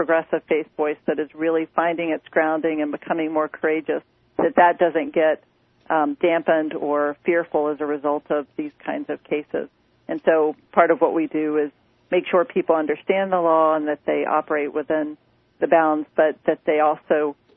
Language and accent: English; Atlanta, Georgia, United States; I grew up in Atlanta, and I had many conservative family members and friends, and that's my touchstone.